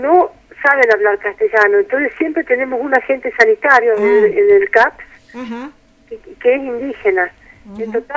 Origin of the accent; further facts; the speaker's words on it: Argentina; nosotros como argentinos.